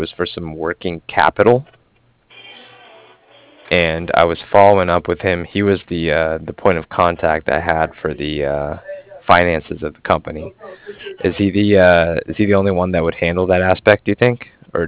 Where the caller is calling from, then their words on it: Cardiff, Wales, United Kingdom; And I'm calling from Cardiff at C-A-R-D-I-F-F, like Frank.